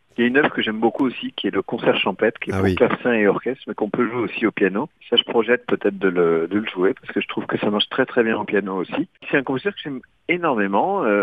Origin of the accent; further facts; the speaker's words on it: Toulouse, Occitanie, France; moi-même, je suis toulousain, pas très très loin